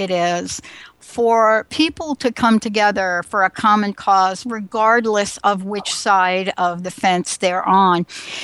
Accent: New Jersey, United States; also born or lived in New York; if you grew up in New Jersey like I did, and, you know, I was born in New York.

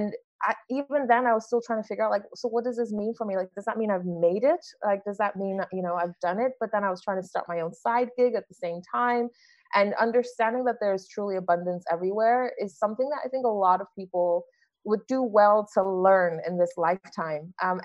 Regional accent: Taiwan; also born or lived in Netherlands; So, you know, I grew up in Taiwan. Most people are entrepreneurial there, but they don't think you'll make it.

